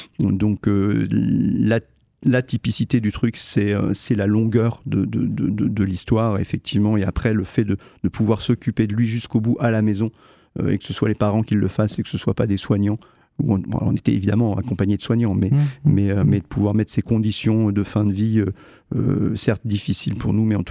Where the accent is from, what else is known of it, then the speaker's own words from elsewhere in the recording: Bouzonville, Grand Est, France; C'est ça, je suis de Bouzonville.